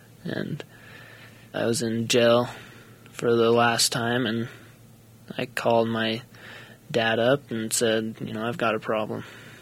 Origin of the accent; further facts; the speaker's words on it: Cedar City, Utah, United States; born there; I'm 19. I was born in Cedar City.